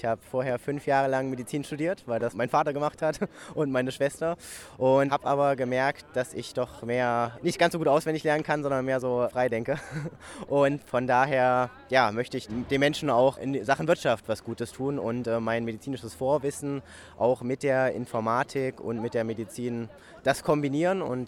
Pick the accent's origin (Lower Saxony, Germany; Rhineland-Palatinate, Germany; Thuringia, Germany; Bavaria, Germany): Thuringia, Germany; Erfurt; Aktuell habe ich auch ein WG-Zimmer, aber bin immer noch sehr, sehr viel in Erfurt unterwegs und ja, bin richtiger Erfurter Puffbohne, also in Erfurt geboren und liebe meine Heimatstadt